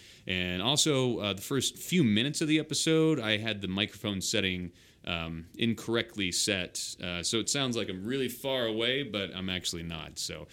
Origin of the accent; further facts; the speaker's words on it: Sparks, Nevada, United States; because I grew up in Sparks, so we used as a family, go to the restaurants